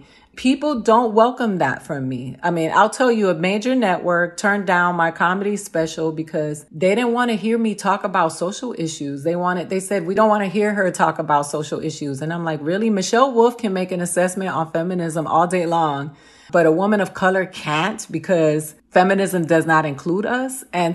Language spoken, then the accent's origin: English; Puerto Rico; I come from Puerto Rico. I come from Taínos.